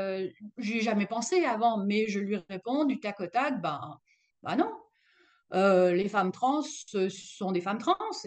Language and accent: French; Strasbourg, Grand Est, France; moved away as an adult; now in Canada; J'ai 60 ans. Je suis née à Strasbourg, donc je suis alsacienne. Et à 20 ans, l'âge de 20 ans, je suis allée étudier à Montréal. Et puis, je suis restée au Québec